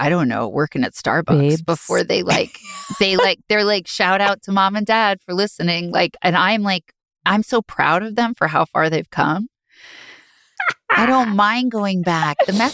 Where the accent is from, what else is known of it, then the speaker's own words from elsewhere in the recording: New Jersey, United States; Also, I'm from New Jersey. Like, the driving doesn't bother me.